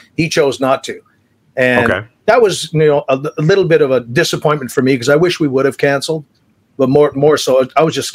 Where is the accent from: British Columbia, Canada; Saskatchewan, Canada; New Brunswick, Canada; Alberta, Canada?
Saskatchewan, Canada; Prince Albert; Yeah, Prince Albert. I was born and raised here in Prince Albert, and that's where I moved back